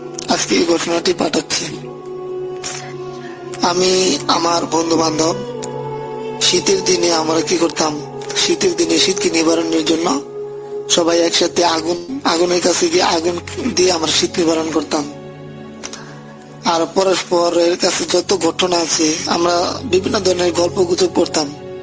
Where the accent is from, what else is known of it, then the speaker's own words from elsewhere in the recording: Kapasia, Dhaka Division, Bangladesh; moved away; আমার দেশের বাড়ি গাজীপুর জেলার কাপাসিয়া থানা। আপনারা হয়তো জানেন রাসেল ভাই, কাপাসিয়ায় গাজীপুরে প্রচুর শালবন